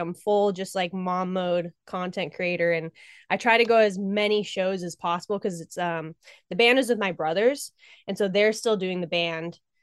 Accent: Littleton, Colorado, United States; born there; I was born in Littleton.

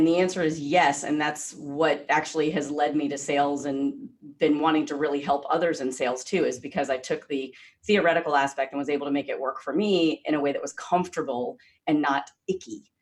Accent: the South, United States; And so I'm originally from the South

